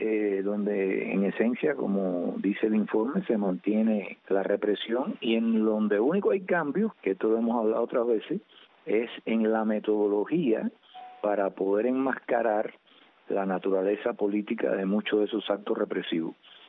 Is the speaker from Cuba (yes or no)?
yes; Cuba; moved away as an adult; now in Canada; yo salí de Cuba y una de las primeras cosas que hice cuando empecé a trabajar en Canadá